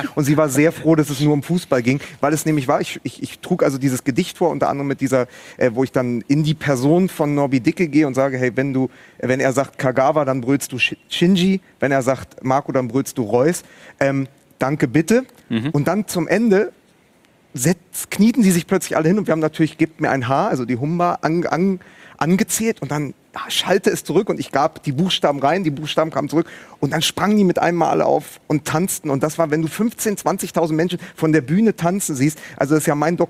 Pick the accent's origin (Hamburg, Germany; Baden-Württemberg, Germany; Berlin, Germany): Berlin, Germany; für mich ist natürlich als Berliner der Tempelhofer Flughafen ein sehr besonderer Ort